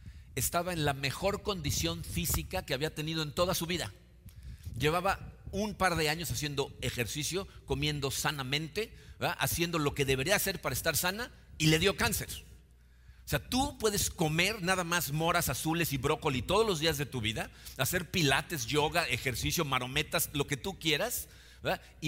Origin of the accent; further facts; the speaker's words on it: Mexico; nosotros como mexicanos que nacimos entre el siglo XX y el siglo XXI, no somos conscientes de lo que significa vivir en guerra